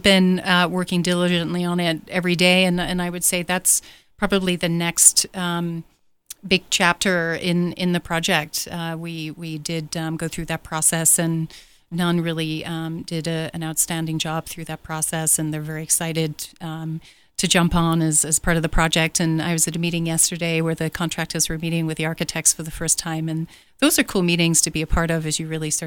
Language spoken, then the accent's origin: English; England, United Kingdom; I was born and raised in England, which is a little bit outside of the box. The accent's a little bit still there. So I did my undergrad work there